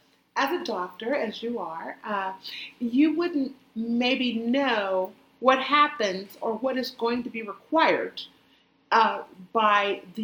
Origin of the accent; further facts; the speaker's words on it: Oakland, California, United States; Being that I'm from Oakland, I have seen a lot of disparity.